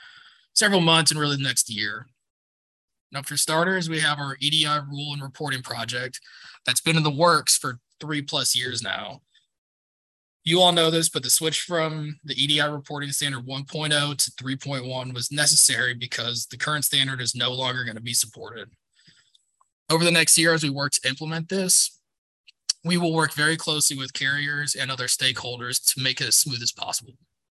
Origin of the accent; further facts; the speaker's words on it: Texas, United States; After college, I went to go work for my hometown senator, Senator Tommy Williams, and I worked for him for 5 years